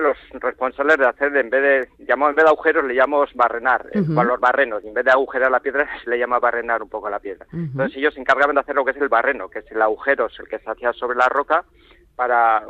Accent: Ortuella, Basque Country, Spain; una fotografía que es bastante conocida en mi pueblo de Ortuella, que está datada de 1917

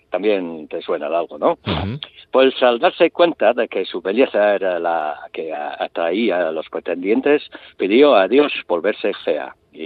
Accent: Ireland; Yo soy irlandés

